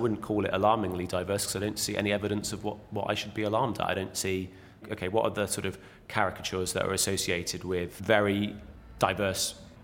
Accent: Bristol, South West England, United Kingdom; moved away as an adult; also born or lived in Spain / Brussels; I'm from Bristol originally. I'd actually been living abroad for a few years. I lived in Spain, and I actually also lived in Brussels

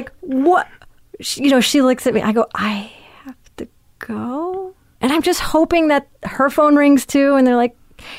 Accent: California, United States; I mean, I'm from California.

